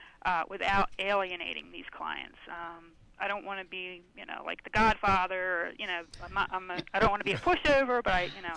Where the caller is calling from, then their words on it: Pennsylvania, United States; Well, I'm right outside Philadelphia.